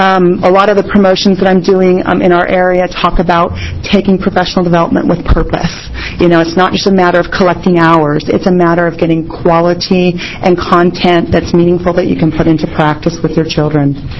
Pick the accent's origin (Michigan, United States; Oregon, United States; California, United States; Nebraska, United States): Oregon, United States; Eugene; I'm from Eugene.